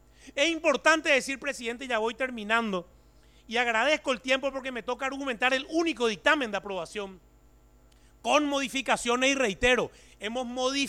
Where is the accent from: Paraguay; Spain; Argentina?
Paraguay; es nuestro deber como diputados paraguayos